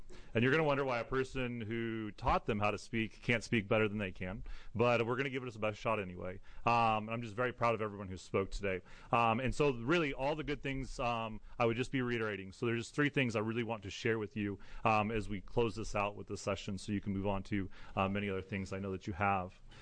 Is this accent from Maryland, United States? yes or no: no; Sutherlin, Oregon, United States; from Sutherland, Oregon.